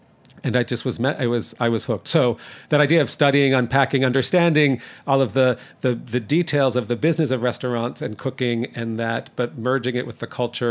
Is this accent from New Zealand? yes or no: no; Toronto, Ontario, Canada; also born or lived in New Jersey; No, I grew up in Toronto. I was from this area. I'm born in New Jersey, and I'm the product of, we say, a mixed marriage, Brooklyn and New Jersey.